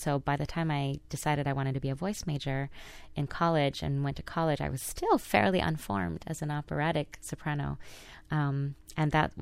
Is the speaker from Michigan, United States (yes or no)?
no; Pasadena, California, United States; I was about 10 years old growing up in Pasadena, California, and I was involved in the Los Angeles Children's Chorus